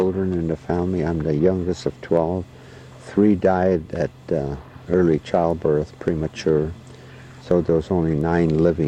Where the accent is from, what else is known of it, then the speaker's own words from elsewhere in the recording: Afognak Island, Alaska, United States; born there; Yes, I was born on Afognak Island, March 23rd, 1923. And … who was of Norwegian descent.